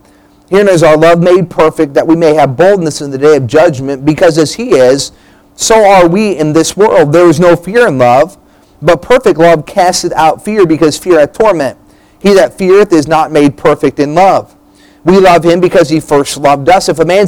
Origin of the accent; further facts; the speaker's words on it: New Hampshire, United States; I said, growing up in New Hampshire, there was zero Church of Christ.